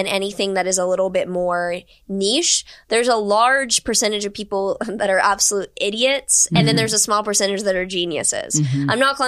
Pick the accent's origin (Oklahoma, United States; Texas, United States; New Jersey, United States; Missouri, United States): Texas, United States; Houston; I grew up in Houston. It's not middle of nowhere, Texas.